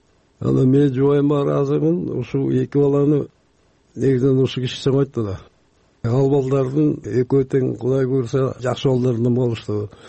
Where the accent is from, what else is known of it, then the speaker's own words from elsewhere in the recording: Batken Region, Kyrgyzstan; Ал кезде Баткен областында, ошо өзүбүздүн Лейлек районунда болчумун. Аргастан келдим бияка.